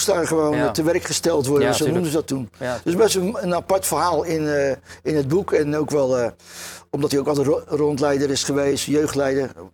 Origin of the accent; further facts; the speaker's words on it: Rotterdam, South Holland, Netherlands; born there; Eerst begin ik over Bloemhof, waar ik geboren ben en waar ik bij Feyenoord ben gekomen.